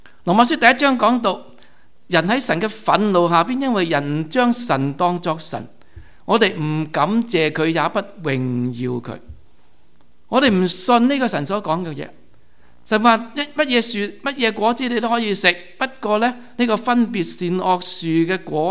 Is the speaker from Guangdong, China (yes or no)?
yes; Guangdong, China; 我们广东人讲这个算字很有味道的